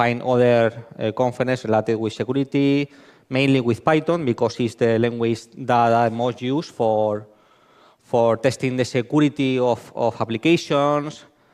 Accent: Spain; English is a second language; I'm from Spain.

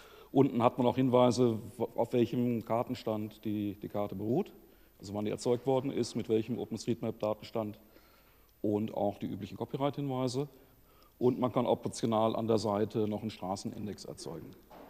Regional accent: Bielefeld, North Rhine-Westphalia, Germany; Ich komme aus Bielefeld, wirklich. Habe Informatik und Elektrotechnik studiert, auch in Bielefeld, beides, wirklich.

